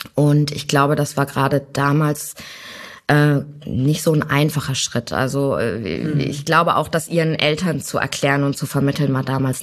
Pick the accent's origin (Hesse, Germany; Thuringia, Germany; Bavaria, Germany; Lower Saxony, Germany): Lower Saxony, Germany; Isernhagen; also born or lived in Hanover; Wir sind nach Isernhagen gezogen und bin dort aufgewachsen und lebe tatsächlich immer noch dort.